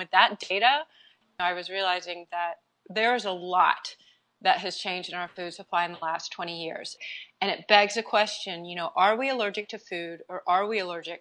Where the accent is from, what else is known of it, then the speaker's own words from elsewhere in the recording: Houston, Texas, United States; Well, you know, I grew up in Houston, Texas, in a really conservative family.